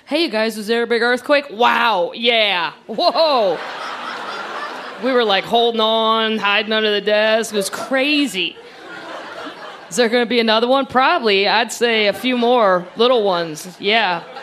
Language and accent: English; Midwest, United States; I'm like, because I'm from the Midwest. We did not get the memo that the Mexicans were a-coming. We had no idea.